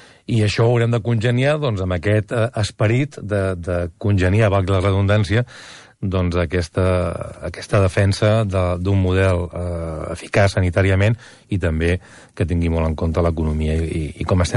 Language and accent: Catalan; Terrassa, Catalonia, Spain; jo soc de Terrassa